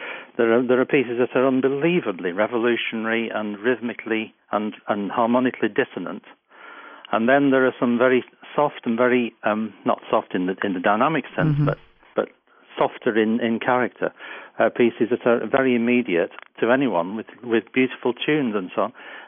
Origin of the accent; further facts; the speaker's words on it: United Kingdom; actually, we British pianists tend to do that all the time.